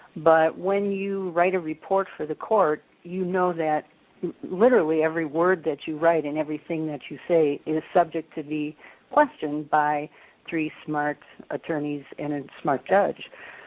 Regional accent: Wisconsin, United States; now in Illinois, United States; I am from Wisconsin, but I've been here in Illinois longer than I lived in Wisconsin.

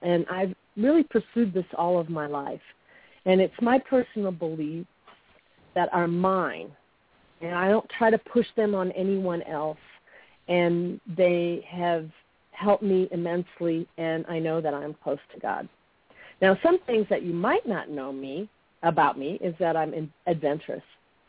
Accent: Chicago, Illinois, United States; moved away as an adult; now in Los Angeles, United States; I was born in the U.S. after all, but, you know, I was born in Chicago, and I lived there until after high school. After high school, I hitchhiked out to L.A.

